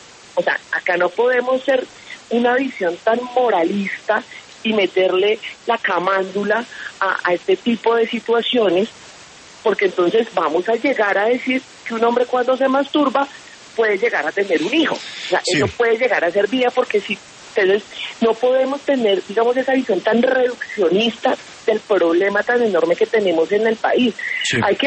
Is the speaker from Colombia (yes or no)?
yes; Colombia; ese es uno de los graves problemas que tenemos como sociedad colombiana.